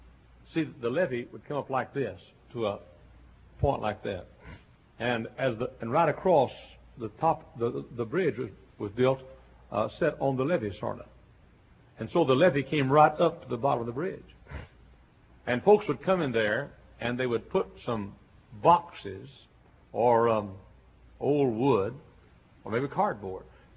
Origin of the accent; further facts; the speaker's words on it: Dallas, Texas, United States; I grew up in Dallas, Texas.